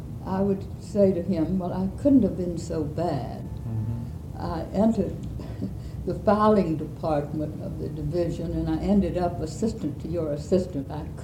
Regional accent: Mississippi, United States; So when I say there was a time that if I said I was from John Sharp Williams' hometown, everybody knew.

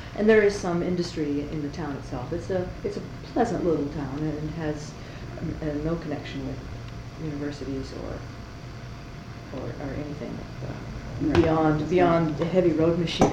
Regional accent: Bucyrus, Ohio, United States; born there; I was born in Bucyrus, Ohio. B-U-C-Y-R-U-S. on January 25th, 1944. Bucyrus is a little town about 60 miles north of Columbus and 90 miles south of Cleveland

